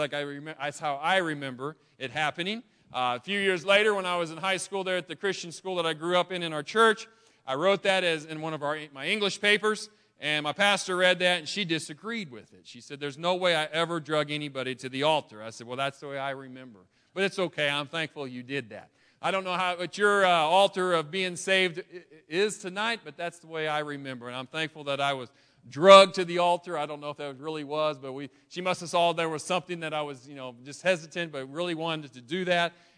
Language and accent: English; Wentzville, Missouri, United States; There in the Assembly of God Church, I grew up in Wentzville, Missouri.